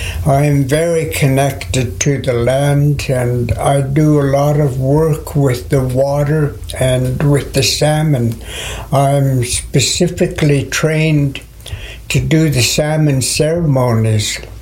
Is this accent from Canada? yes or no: yes; Penticton, British Columbia, Canada; I was born and raised in Penticton. … I'm a Penticton Indian band member.